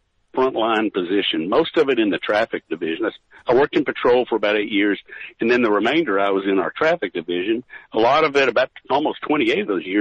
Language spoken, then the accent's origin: English; Austin, Texas, United States; But anyway, I grew up down in the Austin area, went to college in a medium-sized university near Austin